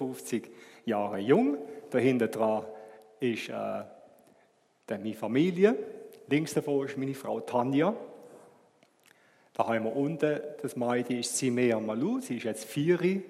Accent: Rheinfelden, Baden-Württemberg, Germany; Ich bin aufgewachsen im Badischen Rheinfelden oder vis-à-vis Schweizer Rheinfelden. Gegenüber gibt das Badische Rheinfelden, Deutschland, Alemannia, Germany. Genau, da bin ich aufgewachsen, aber ich habe beides gehabt. Ich habe die Schweiz und habe Deutschland gehabt.

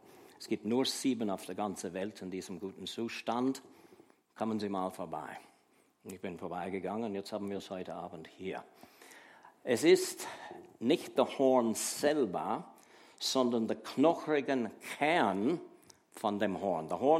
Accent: Canada; German is a second language; im westlichen Kanada, im Provinz Alberta, im westlichen Kanada gelebt. Also ich bin nicht Amerikaner, sondern Kanadier. Wir leben nördlich der Vereinigten Staaten.

